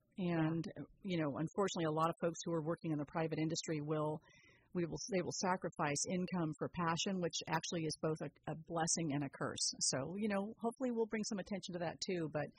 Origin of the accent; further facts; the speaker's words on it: Sonoma, California, United States; So I was raised in Sonoma. I grew up on a ranch in Sonoma. I'm a local girl